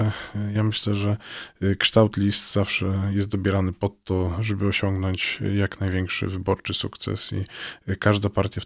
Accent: Wrocław, Lower Silesian Voivodeship, Poland; No, się urodziłem we Wrocławiu i mieszkałem tu przez wiele lat. Tutaj kończyłem szkołę

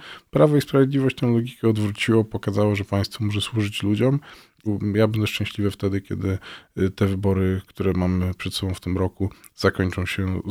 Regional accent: Wrocław, Lower Silesian Voivodeship, Poland; born there; Tak jak powiedziałem, ja się urodziłem w Wrocławiu

